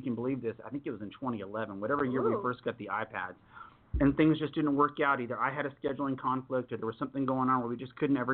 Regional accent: Texas, United States; I said, I'm from Texas. I'm American. I said, I'm not. I've never been to Mexico.

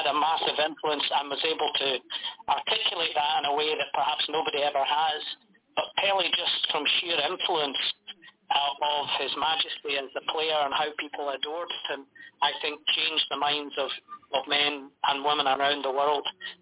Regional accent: Scotland, United Kingdom; As a young guy growing up in Scotland, my friends and I, we went out in the street and played football, played soccer in the street.

